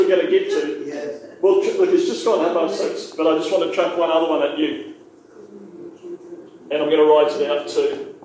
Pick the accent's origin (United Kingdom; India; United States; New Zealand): New Zealand; Waikato; And look, I come from the Waikato, and, you know, for decades we've said Waikato.